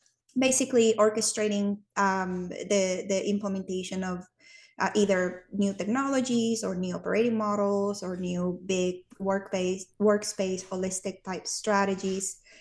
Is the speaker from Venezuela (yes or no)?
yes; Venezuela; English is a second language; now in United States; audience is going to get an accent from me, and I'll try to slow down as I speak, but I'm Venezuelan. I was born and raised in South America, came to the United States 22 years ago.